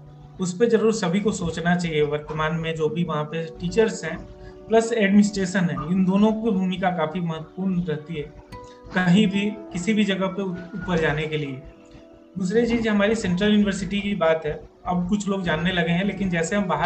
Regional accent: Bihar, India; हमारे यहाँ बिहार में पब्लिसिटी का थोड़ा सा उल्टा रोल हो जाता है

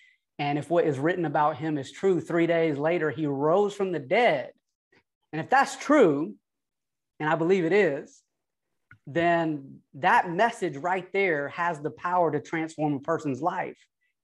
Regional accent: Atlanta, Georgia, United States; accent: twang; now in Sacramento, United States; So I don't know if you can tell by the twang in the voice, y'all, but listen, I am originally from Atlanta, Georgia. That's right, Hotlanta. That's right, ATL.

